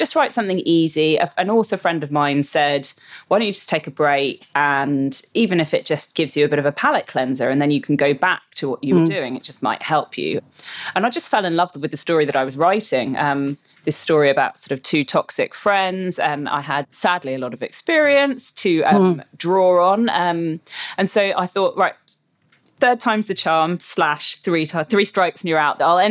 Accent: London, United Kingdom; I'm from London originally, and I suppose I was a bit surprised by things being closed on Sundays and that sort of stuff.

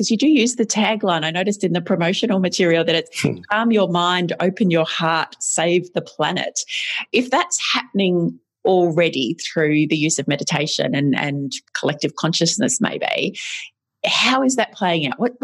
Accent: Ballarat, Victoria, Australia; here in my hometown of Ballarat.

